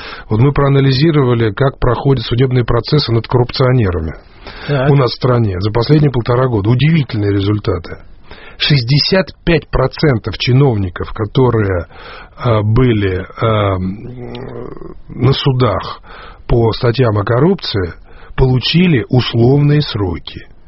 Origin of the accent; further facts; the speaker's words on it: Sochi, Krasnodar Krai, Russia; в моем родном городе Сочи, на нее собираются потратить 15.